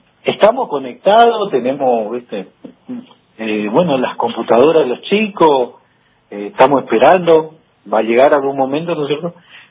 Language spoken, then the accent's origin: Spanish; Campo Grande, Misiones, Argentina; soy de Campo Grande, a 100 kilómetros del alcance, ¿no es cierto?